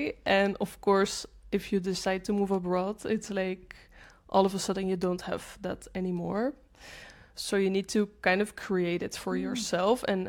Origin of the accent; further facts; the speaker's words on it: Netherlands; I'm from the Netherlands. So yeah, I think it makes sense.